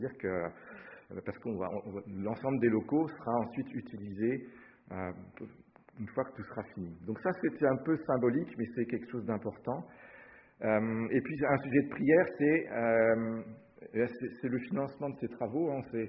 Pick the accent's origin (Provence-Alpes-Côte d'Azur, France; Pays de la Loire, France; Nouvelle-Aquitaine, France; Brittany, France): Brittany, France; parce que on vient de Bretagne